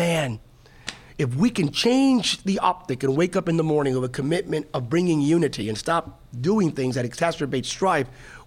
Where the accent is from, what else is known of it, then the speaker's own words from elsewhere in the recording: United States; I'm an American, second. I'm an American of Hispanic descent, third.